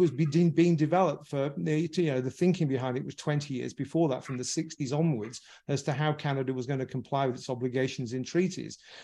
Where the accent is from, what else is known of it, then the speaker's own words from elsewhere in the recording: England, United Kingdom; coming from an old country, I come from England, obviously, as you can hear.